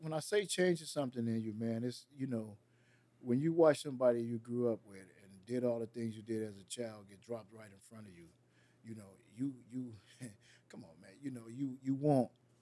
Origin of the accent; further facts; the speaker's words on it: Los Angeles, California, United States; The way L.A. is set up, and if I was born and raised in the Pueblos, whether I got nail tattoo or wore nail red rag or ever hollered blood out my mouth, I'm labeled as a Pueblo.